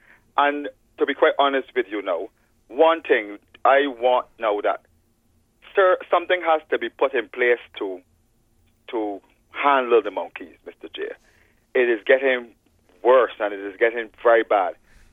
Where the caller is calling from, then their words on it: Saint Philip, Barbados; And I'm speaking from St. Philip right back down to St. Lucie.